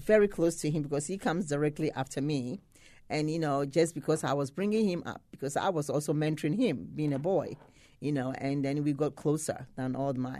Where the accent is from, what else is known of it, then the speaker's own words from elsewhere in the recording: Ghana; Well, being a Ghanaian woman, you know, and if you have never, typical Ghanaian woman is very humble.